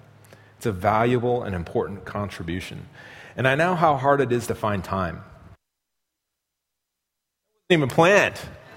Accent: Midwest, United States; and I grew up in the Midwest

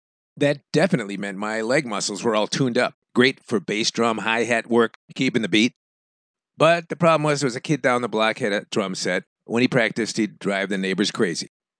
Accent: Chicago, Illinois, United States; I'm from Chicago.

